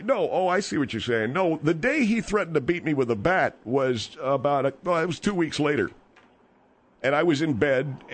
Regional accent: Beverly Hills, California, United States; I was a young man. I was growing up in the Beverly Hills area, and I was a member of the Beverly Hills football team

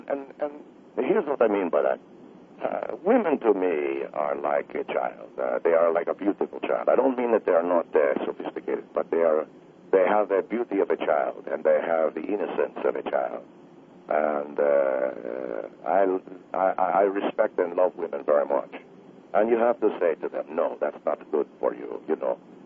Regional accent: Argentina; and I'm from Argentina.

